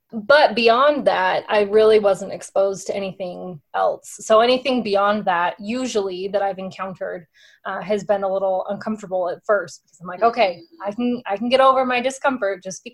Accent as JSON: {"language": "English", "town": "Provo", "region": "Utah", "country": "United States", "tie": "born or raised there", "said": "as a kid growing up in Provo."}